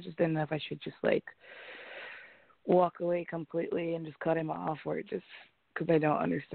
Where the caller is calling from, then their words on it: Mexico; I'm currently in Mexico, but I live in Los Angeles.